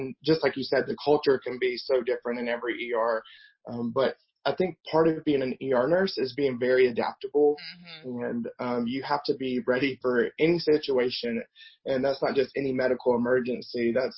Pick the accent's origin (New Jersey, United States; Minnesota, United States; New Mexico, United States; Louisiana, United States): Louisiana, United States; West Monroe; I am from West Monroe, Louisiana, which I'm not sure if people are familiar with where that's at.